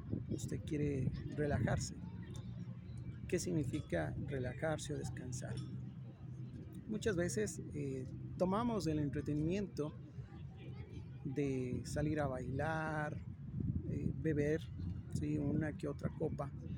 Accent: Quito, Pichincha, Ecuador; Bueno, acá en mi país, Ecuador, Quito, Ecuador, estamos experimentando lo que es el verano, un sol abrasador.

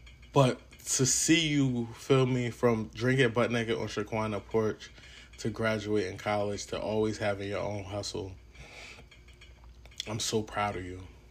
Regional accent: Asbury Park, New Jersey, United States; If you know me, I'm from one square mile. I'm from Asbury Park, New Jersey.

